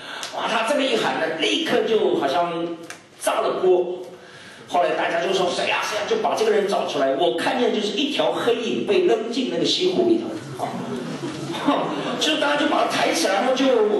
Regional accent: Shanghai, China; 第一个就是我很年幼的时候看到的上海的人民广场

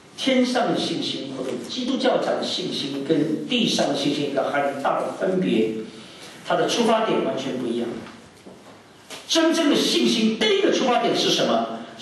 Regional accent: Hangzhou, Zhejiang, China; 那个地方呢刚好跟我的家乡就是杭州啊很类似

